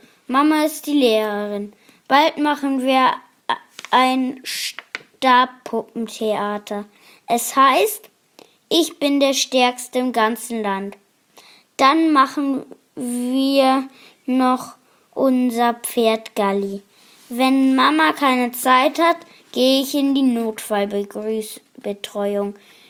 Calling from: Kiel, Schleswig-Holstein, Germany; Bei uns in Kiel haben mindestens schon 41 Corona.

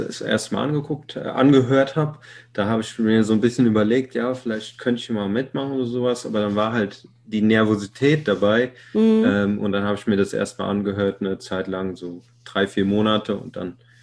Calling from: Frankfurt, Hesse, Germany; Frankfurt am Main

